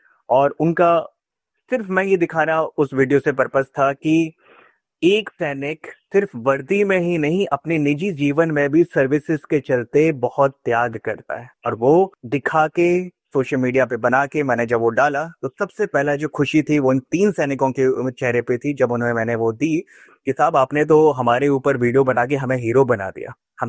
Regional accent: New Delhi, Delhi, India; also born or lived in Faridkot, Punjab / Guwahati, Assam / Meerut; मैं पैदाइश फरीदकोट पंजाब की हूँ, जिसमें थे तो मैं पंजाब में पैदा हुआ था।

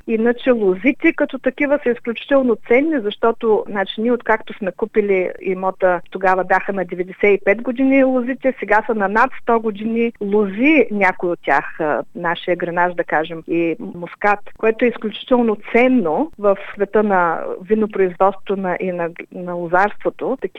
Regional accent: Varna, Varna Province, Bulgaria; also born or lived in Adelaide; now in Australia; Идвайки от градска обстановка, и аз и мъжа ми сме от Варна, след това живяхме в Аделайд, в квартал близо до брега

